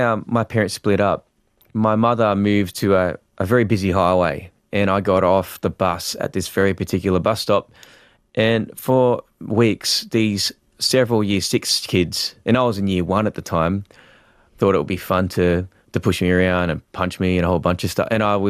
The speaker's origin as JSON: {"language": "English", "town": "Newcastle", "region": "New South Wales", "country": "Australia", "tie": "born or raised there", "also_born_or_lived": "South Korea", "said": "My mum and dad look very, they're Caucasian and I'm Korean, and I grew up in Newcastle, so it's a little regional town."}